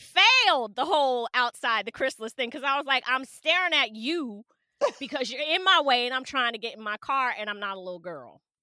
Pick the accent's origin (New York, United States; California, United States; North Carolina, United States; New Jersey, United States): New Jersey, United States; now in Maryland, United States; I'm from Jersey originally. I'm in Maryland now, but I was raised in Jersey, so I go from nice to Jersey in about 0.0003 seconds.